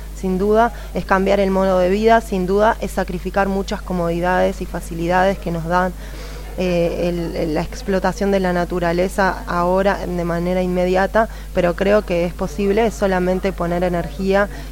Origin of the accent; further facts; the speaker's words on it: Montevideo, Uruguay; vengo de Uruguay, de la capital de Montevideo.